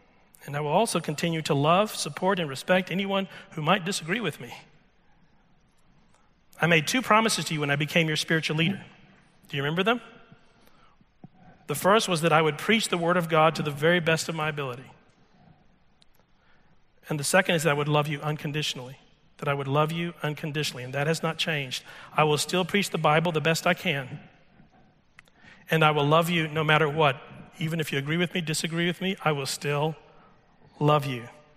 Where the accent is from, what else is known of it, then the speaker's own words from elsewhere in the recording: Texas, United States; I love football. I grew up in Texas, so there you go.